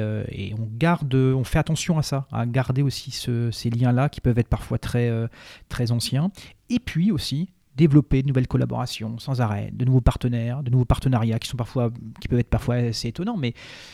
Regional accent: Nantes, Pays de la Loire, France; born there; Alors moi, je suis né à Nantes

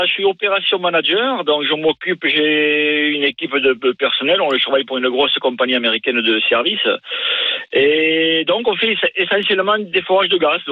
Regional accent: Lourdes, Occitanie, France; De Lourdes, originaire de Lourdes, la ville

